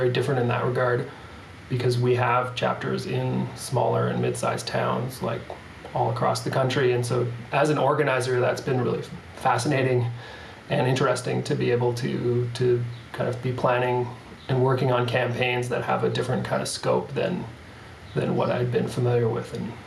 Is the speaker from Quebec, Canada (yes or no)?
yes; Montreal, Quebec, Canada; as someone coming to this from Montreal, I'm based in Montreal. I grew up in Montreal. I've lived my whole life in Montreal.